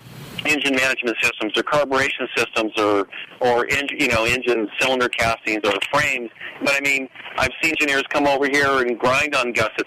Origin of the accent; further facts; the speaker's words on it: California, United States; Yeah, I'm actually at the house I was born and raised at.